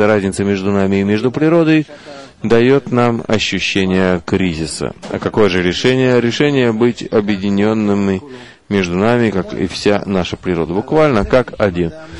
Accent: Russia; now in Israel; Я, когда выехал из России, прошло уже около 40 лет, и я не знаю, что там происходит, это уже совершенно другой народ, совершенно другой подход к жизни. Когда я прибыл в Израиль

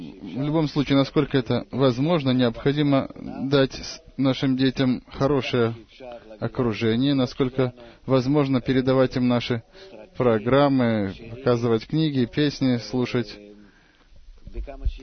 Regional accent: Vitebsk, Vitebsk Region, Belarus; Действительно? Это ведь мой родной город. Там есть ученики.

